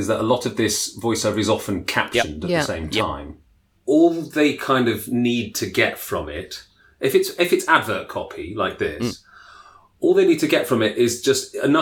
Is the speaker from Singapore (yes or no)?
no; Canada; accent: Canadian; The original content was in an American accent, so I'm going to use my Canadian accent for this